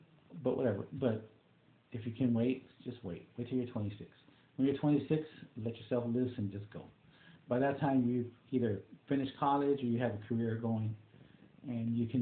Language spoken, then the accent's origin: English; Austin, Texas, United States; And growing up in East Austin, it was kind of a rough time, kind of a rough neighborhood. So my mentality was, no, you have to keep weapons because you live in East Austin